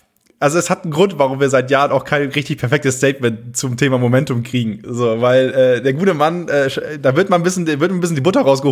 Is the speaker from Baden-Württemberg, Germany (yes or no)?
no; Oldenburg, Lower Saxony, Germany; weil Oldenburg ist halt so meine Heimat, ne?